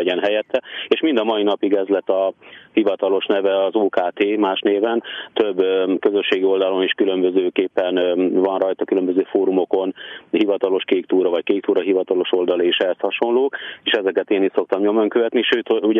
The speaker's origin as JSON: {"language": "Hungarian", "town": "Sátoraljaújhely", "region": "Borsod-Abaúj-Zemplén", "country": "Hungary", "tie": "born or raised there", "said": "mivel sátraújhelyen születtem, már kicsi gyerekkorom óta megszoktuk, hogy közel vannak a hegyek. A lakótelep, ahol felnőttem, ahol a szülői ház ma is létezik, közel volt a hegyekhez"}